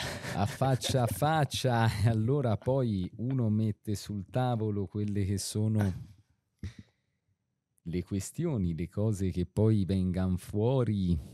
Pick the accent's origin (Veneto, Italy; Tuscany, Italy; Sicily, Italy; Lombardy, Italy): Tuscany, Italy; Certaldo; come pensate sono di Certaldo